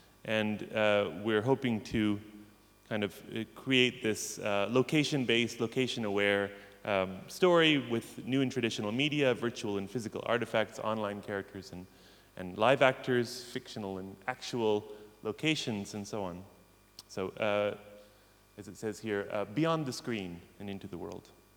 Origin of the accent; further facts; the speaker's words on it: Pacific Northwest, United States; they remind me of the Oregon grapes I used to eat growing up in the Pacific Northwest